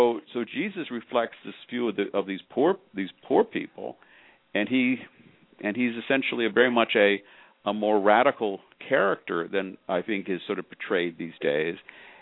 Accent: New England, United States; I was not fully aware of that, I guess, even though I grew up in New England and should have been.

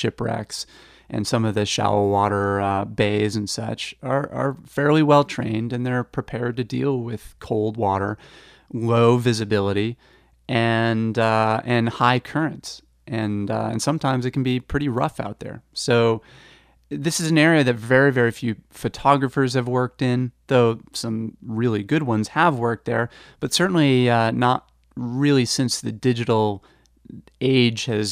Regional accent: Massachusetts, United States; some of the ponds that I grew up in out on the Cape.

